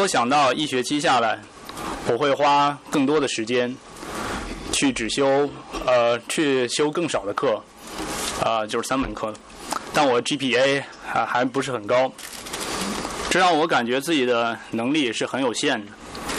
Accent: Zhangjiakou, Hebei, China; 我来自河北省张家口市。我父母没有宗教信仰

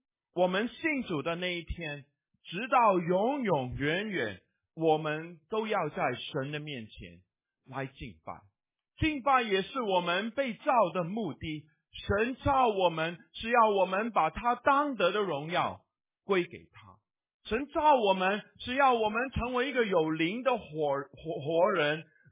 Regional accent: Hong Kong; 我香港长大的有很多土地公公，我到台湾的时候转一个弯又有一个地的神

